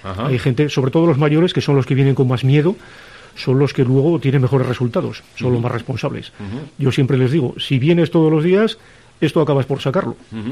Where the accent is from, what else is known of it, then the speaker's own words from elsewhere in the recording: Tudela, Navarre, Spain; Yo soy de aquí. Lo cogí porque era mi pueblo.